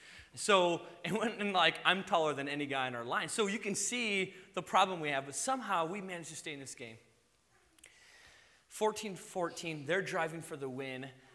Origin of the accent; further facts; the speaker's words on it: Madison, Wisconsin, United States; Now, I grew up in Madison, and I went to Verona High School.